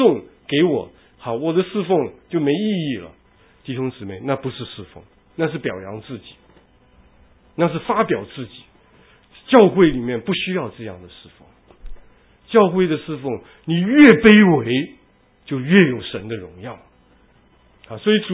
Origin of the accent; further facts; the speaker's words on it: Taiwan; moved away as an adult; now in United States; 我是从小在台湾生长，后来到美国来读书